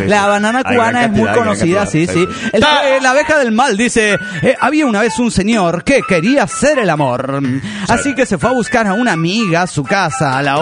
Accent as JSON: {"language": "Spanish", "town": "Toluca", "region": "State of Mexico", "country": "Mexico", "said": "de Toluca, México."}